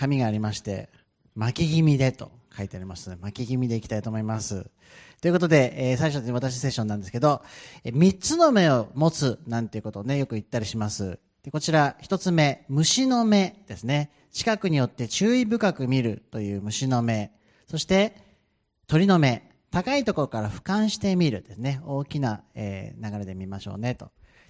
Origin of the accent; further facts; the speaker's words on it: Suwa, Nagano, Japan; now in Tokyo, Japan; 長野県の諏訪というところ出身なんですが、現在東京におりまして